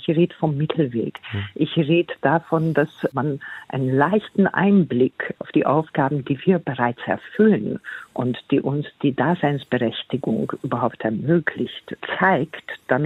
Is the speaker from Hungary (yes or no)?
yes; Hungary; Jedoch komme ich aus Ungarn und ich muss nur einen kurzen Blick nach Ungarn wenden